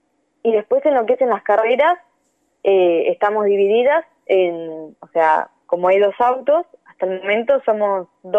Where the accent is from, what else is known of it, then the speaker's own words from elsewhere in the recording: Bahía Blanca, Buenos Aires Province, Argentina; Sí, de Bahía Blanca.